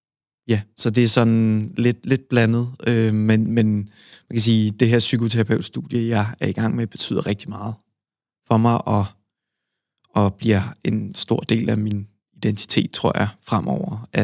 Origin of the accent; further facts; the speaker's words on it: Ramløse, Capital Region of Denmark, Denmark; jeg er vokset op i Nordsjælland, i en lille by, en landsby, der hedder Ramløse.